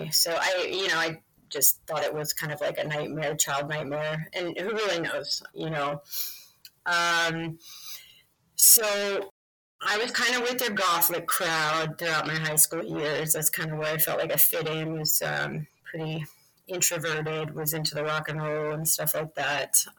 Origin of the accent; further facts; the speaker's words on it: Miami, Arizona, United States; born there; so I was born in Miami, Arizona, which was, if you're familiar with Travis Walton, it was an hour away from where all his experiences happened